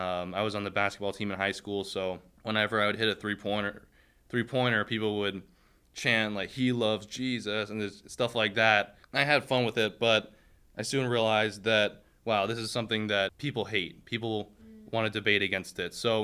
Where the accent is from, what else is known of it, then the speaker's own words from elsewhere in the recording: New York City, New York, United States; I grew up in New York City.